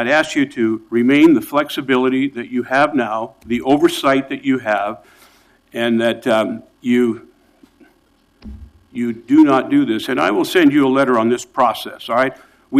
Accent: Portland, Oregon, United States; You know, I grew up in Northwest Portland, and I walked down to my old neighborhood today. I was the last graduating class of St. Patrick's School in 1957.

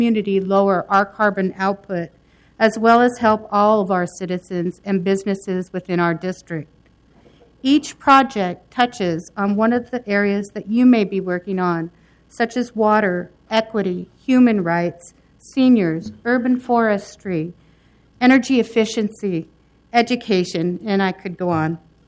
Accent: Portland, Oregon, United States; born there; I was born in Portland, and I have lived in the Gateway and Park Rose area for the last 26 years.

